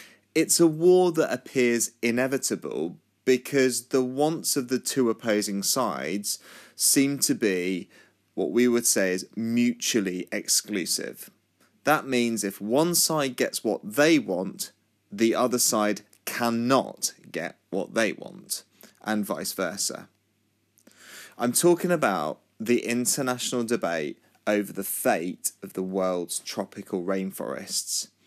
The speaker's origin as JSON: {"language": "English", "region": "Yorkshire and the Humber", "country": "United Kingdom", "said": "also he's from Yorkshire, and we're from Yorkshire, so happy days."}